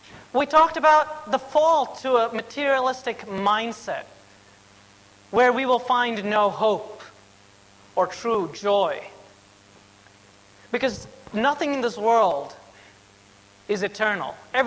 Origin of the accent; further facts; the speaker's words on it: New York, United States; I guess as a New Yorker or whatever, a little skeptical on the inside